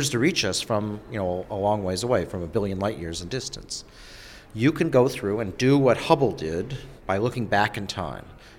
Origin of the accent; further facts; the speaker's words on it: Alaska, United States; Actually, Alaska's a challenging place to do astronomy because during the summer it never gets dark, and during the winter it's colder than hell.